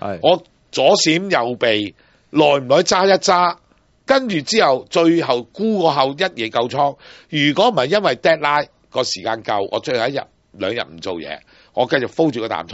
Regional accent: Hong Kong; 唔好牵我哋香港人啊，香港啲普罗市民啊

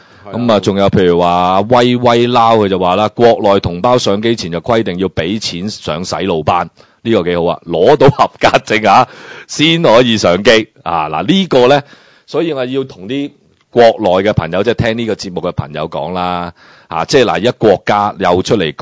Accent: China; 我哋中国人有几强横先？我哋呢二千年有乜嘢冇经历过先？

